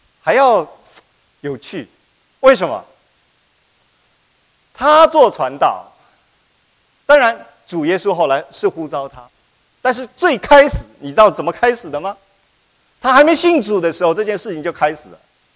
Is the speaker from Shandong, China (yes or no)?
no; Fujian, China; 我很有兴趣的去查我的老家的教会的历史的时候，福建老家